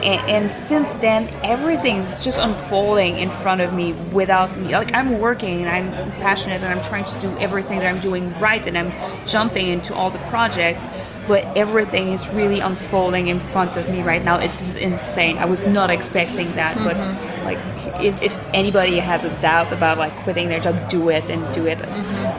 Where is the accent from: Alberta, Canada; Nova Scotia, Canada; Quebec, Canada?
Quebec, Canada; Montreal; now in Switzerland; I'm from Montreal, so I'm like, ha. It's very small here.